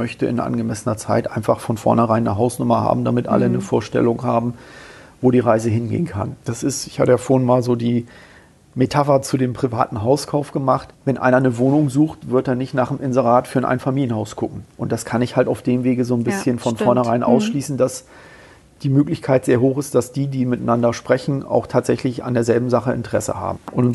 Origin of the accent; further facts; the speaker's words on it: Bremen, Germany; ich komme ja ursprünglich aus Bremen